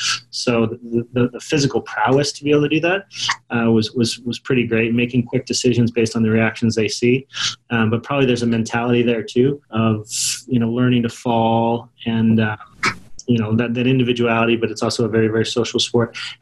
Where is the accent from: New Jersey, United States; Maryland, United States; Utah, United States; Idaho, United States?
Utah, United States; Salt Lake City; I grew up right there on Foothill Drive, just south of west of Foothill Drive on 2300 East, literally walk out of the house to the UTA bus stop